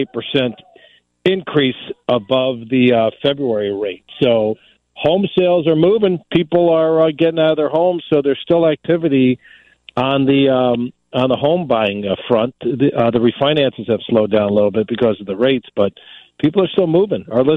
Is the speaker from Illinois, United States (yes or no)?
yes; Des Plaines, Illinois, United States; I grew up in Des Plaines, went to Maney's High School, was in and out of those homes in Niles every single week or weekend.